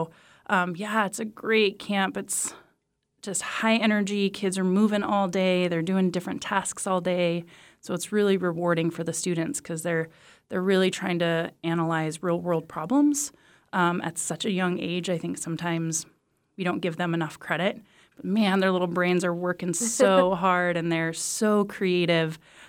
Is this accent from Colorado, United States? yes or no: no; Juneau, Alaska, United States; I grew up here in Juno and graduated from JDHS.